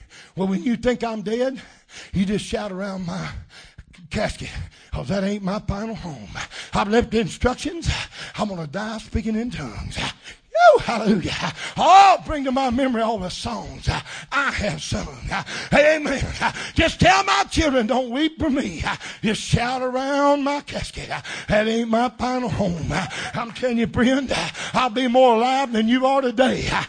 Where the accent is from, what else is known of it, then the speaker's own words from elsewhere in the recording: Independence, Missouri, United States; born there; Hey, man, I was born in Missouri, a place called Independence. I've been independent ever since.